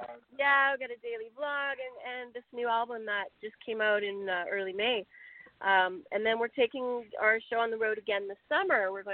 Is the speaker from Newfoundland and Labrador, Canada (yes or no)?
no; Edmonton, Alberta, Canada; Where I grew up, which I was born in Edmonton, Alberta, which is even worse.